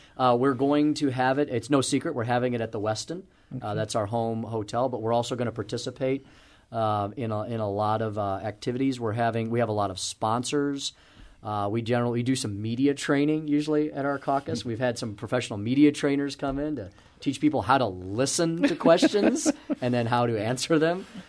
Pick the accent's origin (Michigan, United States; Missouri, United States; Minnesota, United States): Missouri, United States; I grew up here, went to school in the city, and purposefully came back to my home state to live, work, and raise my family.